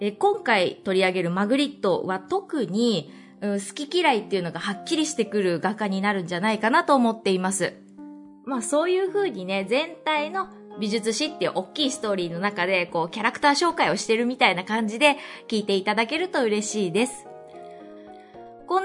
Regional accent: Shizuoka, Japan; 例えば私は今静岡に住んでいて、静岡出身なんですけど、ずっとちっちゃい頃から

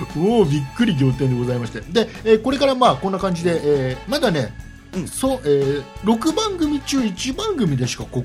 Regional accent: Chiba, Japan; 千葉県、僕の地元千葉県が意外とね

